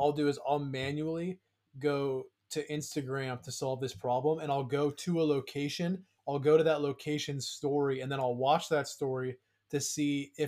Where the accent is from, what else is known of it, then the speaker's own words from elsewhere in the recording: Wenatchee, Washington, United States; this app existed in Wenatchee, it wouldn't find any cool events. Because there's nothing going on in my hometown.